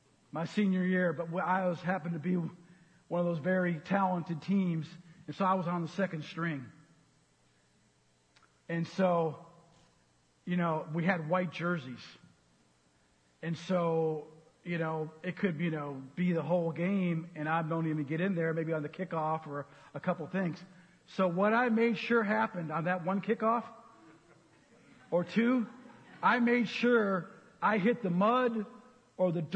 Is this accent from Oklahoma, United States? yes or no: no; Twin Cities, Minnesota, United States; I was not raised on the farm. I was raised in Twin Cities in a residential area as far from the farm as possible, so you could call me a city boy.